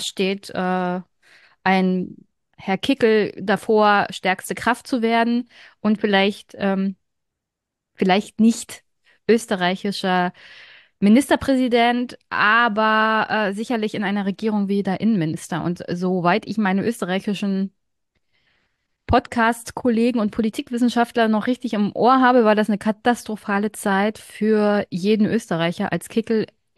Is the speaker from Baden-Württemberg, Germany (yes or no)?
no; Brandenburg, Germany; was mich super stört als Brandenburgerin auch